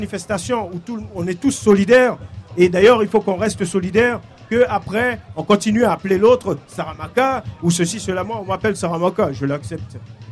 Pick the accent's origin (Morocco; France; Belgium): France; French Guiana; issu de la population Boni, du peuple Boni, qu'on appelle Aloukou, donc je suis du Haut-Maroni.